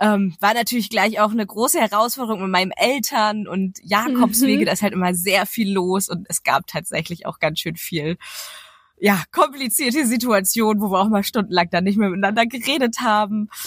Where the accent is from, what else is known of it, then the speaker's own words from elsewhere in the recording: Northern Germany, Germany; Also ich komme halt aus Norddeutschland.